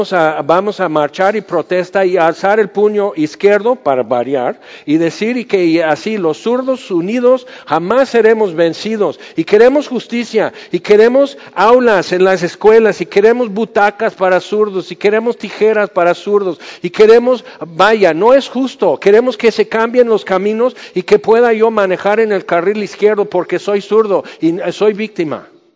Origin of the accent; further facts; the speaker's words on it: Cuernavaca, Morelos, Mexico; Yo soy de Cuernavaca, en cada semáforo dice uno por uno.